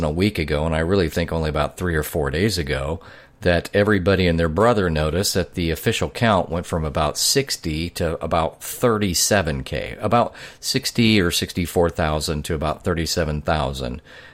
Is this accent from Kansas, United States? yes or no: yes; Kansas, United States; we've had 6,501 confirmed cases in my home state of Kansas